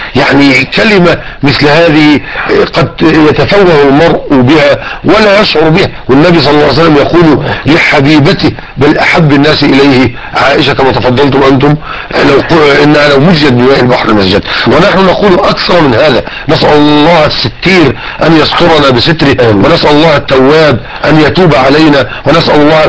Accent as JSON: {"language": "Arabic", "country": "Egypt", "said": "يعني باللهجة العامية عندنا في مصر يا شيخنا كلمة نجس بحر"}